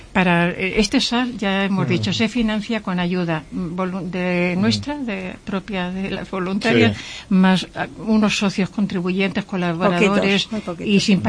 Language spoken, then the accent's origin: Spanish; Albacete, Castilla-La Mancha, Spain; now in Cáceres, Spain; Soy albaceteña. Y entonces vivo muchos años en Extremadura, muchísimo tiempo en Cáceres, pero bueno, están allí mis raíces. Y con cierta frecuencia acudo a mi tierra a ver a mi familia.